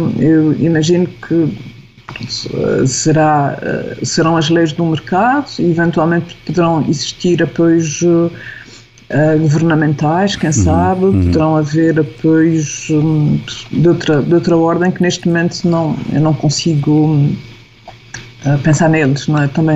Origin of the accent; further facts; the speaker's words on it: Azores, Portugal; eu sou suspeita, sou açoriana